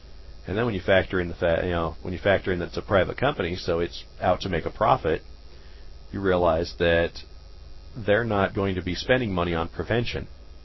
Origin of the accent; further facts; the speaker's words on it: Oregon, United States; Oregon, my home state, does, for example, but I don't remember what it is. I haven't been there in years, unfortunately.